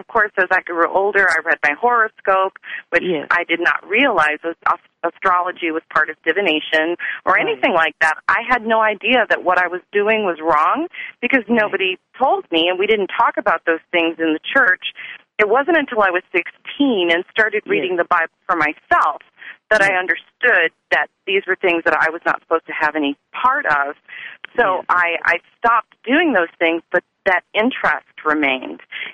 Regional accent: Michigan, United States; Yep, no, I was raised in Michigan. I was born into a Christian family. I was raised in the church.

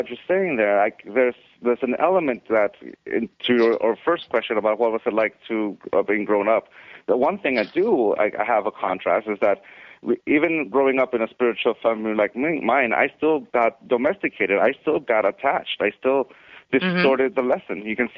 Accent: United States; born there; when I lived in Mexico, I was born in the States, but I lived briefly in Mexico.

